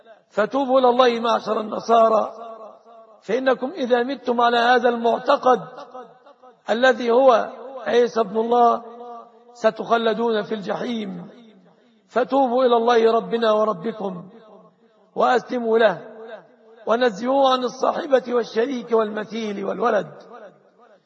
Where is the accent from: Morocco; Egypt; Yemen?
Egypt; بلادنا مصر